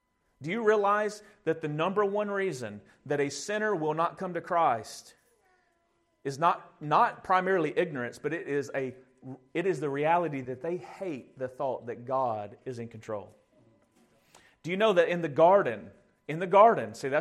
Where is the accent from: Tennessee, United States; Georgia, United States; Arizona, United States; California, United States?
Tennessee, United States; Watertown; Shop Springs or my hometown, Watertown, or maybe Brush Creek over in DeKalb County, I mean, or really Smith County.